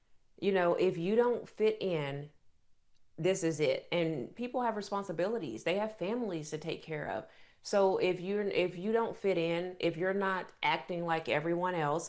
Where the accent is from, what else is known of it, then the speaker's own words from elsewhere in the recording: Oklahoma, United States; I grew up in Oklahoma, born and raised. I still live here in Oklahoma